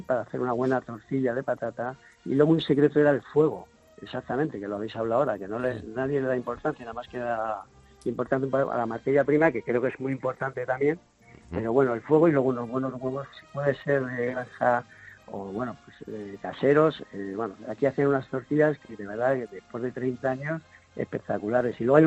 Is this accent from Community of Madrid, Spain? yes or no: no; Barcelona, Catalonia, Spain; yo vine de Barcelona